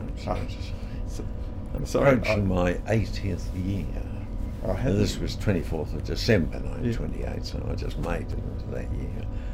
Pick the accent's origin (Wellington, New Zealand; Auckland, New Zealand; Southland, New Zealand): Auckland, New Zealand; moved away as an adult; I was born in New Zealand, yes. I was born in Auckland, New Zealand, and I lived in that same house for all the time I was in New Zealand, which was when I was at school and at university.